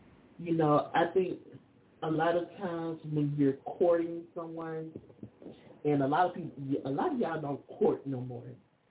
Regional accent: Louisiana, United States; moved away as an adult; One thing about it is I was raised in Louisiana until I left at the age of 37.

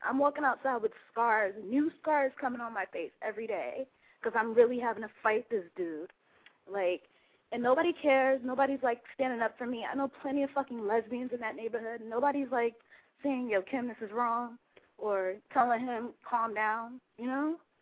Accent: Brooklyn, New York, United States; there was this female in my neighborhood, and I'm from Brooklyn, so I guess she had some type of feelings for me or whatever.

